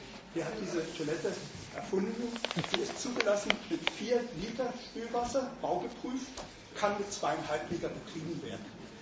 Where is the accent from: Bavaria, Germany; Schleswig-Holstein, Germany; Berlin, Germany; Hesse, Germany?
Berlin, Germany; ich bin Berliner, gleichzeitig in Brandenburg aktiv.